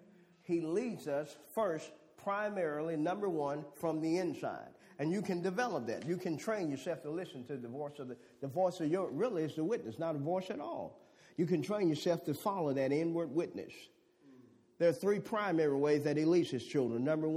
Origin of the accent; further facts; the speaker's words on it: Louisiana, United States; See, young black boy in Louisiana, you know, growing up in Louisiana, and just growing up, and I'd watch Jimmy Swaggart preach.